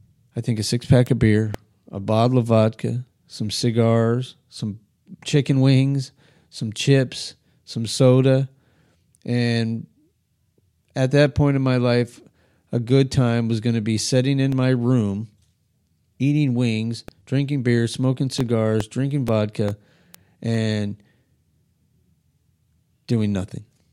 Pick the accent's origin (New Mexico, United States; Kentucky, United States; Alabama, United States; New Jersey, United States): New Mexico, United States; Albuquerque; I mean, I grew up in Albuquerque, New Mexico. We spent our days on our bike